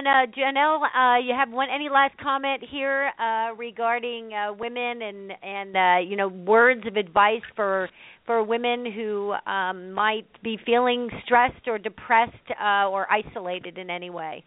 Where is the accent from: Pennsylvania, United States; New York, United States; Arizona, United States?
New York, United States; New York City; now in Texas, United States; And also being in New York City and growing up in New York, the way I even talked to people before, I mean, I've been in Texas 23 years